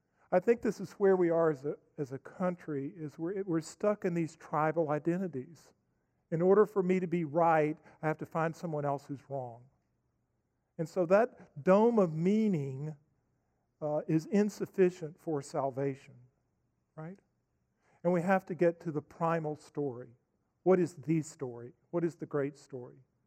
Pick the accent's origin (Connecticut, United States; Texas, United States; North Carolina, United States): North Carolina, United States; Asheville; I grew up in Asheville, North Carolina. I went to the University of Chapel Hill.